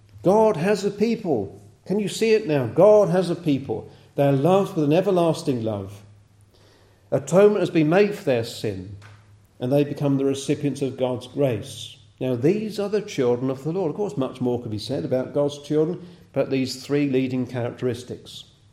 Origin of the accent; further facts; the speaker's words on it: Hadlow Down, South East England, United Kingdom; born there; the village where I was born in East Sussex, Hadlow Down.